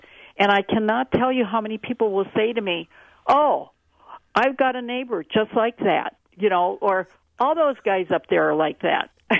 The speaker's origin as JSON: {"language": "English", "town": "Rhinelander", "region": "Wisconsin", "country": "United States", "tie": "born or raised there", "said": "I grew up in Rhinelander, and I have a brother who actually years ago was a fishing guide."}